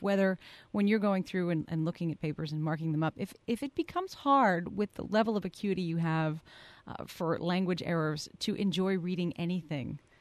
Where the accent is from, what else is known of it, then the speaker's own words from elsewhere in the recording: Ireland; I'm Irish.